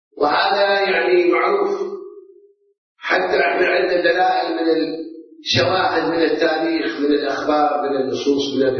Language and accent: Arabic; Karbala, Karbala Governorate, Iraq; moved away; أنا ابتعدت عن مدينتي، عن كربلاء، عن بلد الحسين 35 سنة، من سنة 76 إلى سنة 2004-2005.